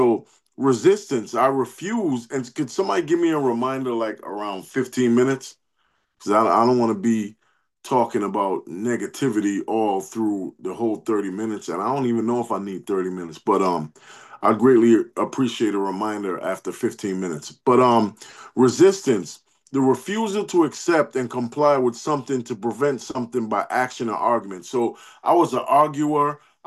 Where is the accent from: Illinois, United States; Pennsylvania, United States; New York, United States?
New York, United States; Where I'm from New York, and where do I live now? I live in recovery.